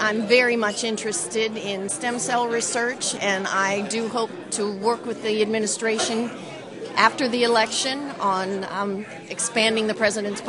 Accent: Alton, New Hampshire, United States; I'm a delegate from Alton, New Hampshire.

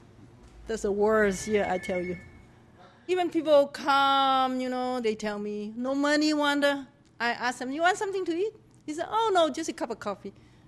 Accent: China; English is a second language; Make a living, better life. That's our dream. I come from China.

